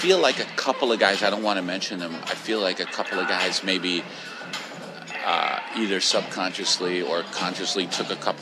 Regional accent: New York, United States; yeah, I'm from New York.

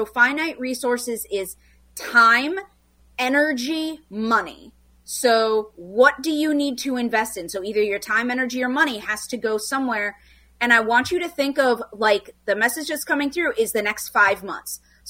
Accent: Minnesota, United States; I am born and raised in the Twin Cities

